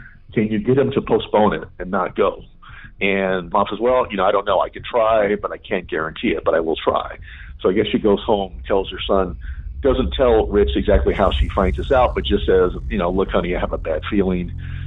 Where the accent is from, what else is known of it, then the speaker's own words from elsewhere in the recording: California, United States; I grew up in Southern California. I graduated high school in 1984.